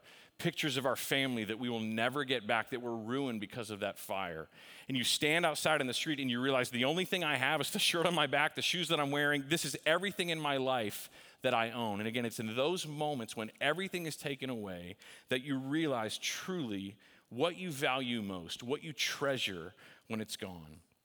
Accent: Texas, United States; My mom made us fried chicken because we're from Texas, so we make fried chicken, right?

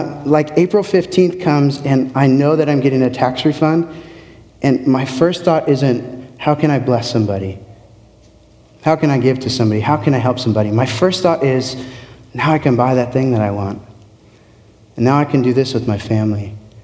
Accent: San Diego, California, United States; as you heard, and I come from San Diego, born and raised.

